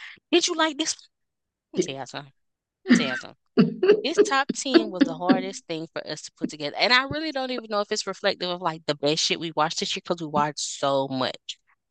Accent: Waco, Texas, United States; I'm from Texas. Waco

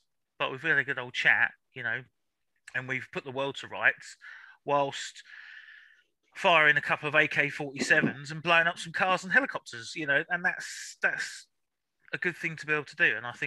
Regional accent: London, United Kingdom; I'm originally from London. I'm originally from North London.

